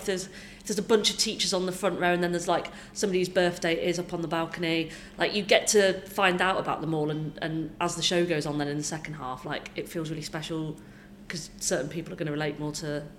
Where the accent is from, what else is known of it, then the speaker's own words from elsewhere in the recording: Leeds, Yorkshire and the Humber, United Kingdom; going to gig in my hometown will be like, oh, it's gonna be like a homecoming gig. And so I gigged in Leeds, I did the Leeds Playhouse and I was like in the youth theatre there as a kid